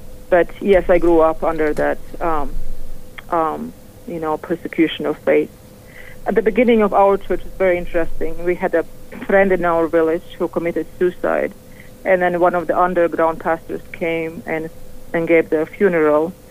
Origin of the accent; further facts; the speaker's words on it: Latvia; growing up in Latvia under the Soviet occupation.